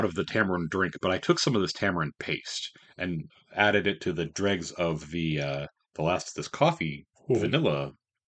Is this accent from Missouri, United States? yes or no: yes; Kansas City, Missouri, United States; Now, granted, like, we're from Kansas City.